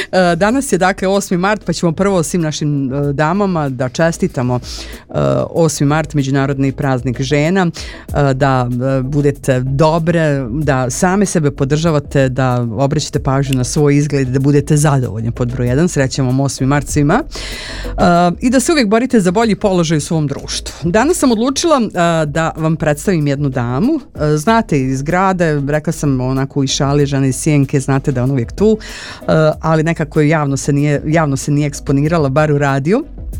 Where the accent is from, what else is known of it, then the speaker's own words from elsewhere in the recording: Gradiška, Republika Srpska, Bosnia & Herzegovina; ja ja sam iz Gradiške, ja to svima uvijek kažem